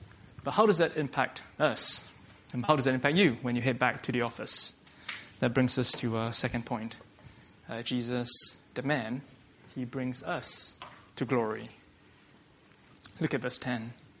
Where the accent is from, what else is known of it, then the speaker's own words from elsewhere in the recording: Singapore; I'm from Singapore, and from where I'm from, one of the most common things is to call each other bro.